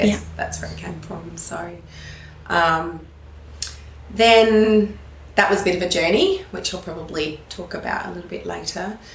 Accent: Adelaide, South Australia, Australia; now in Queensland, Australia; I'm from Adelaide, so we lived in Adelaide. So I got a ticket and came up and to live in Queensland

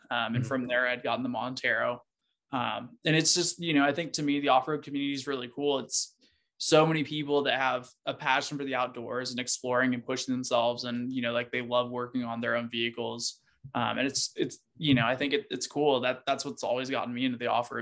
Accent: Salem, Oregon, United States; now in Prescott, United States; I live in Prescott currently. I'm originally from Oregon. Grew up in Salem, Oregon. And I think, you know, about a year ago, I moved to Prescott.

